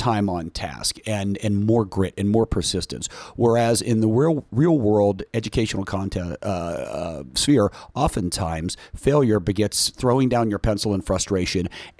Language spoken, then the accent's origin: English; West Virginia, United States; who I'm from West Virginia, and I've talked to Senator Manchin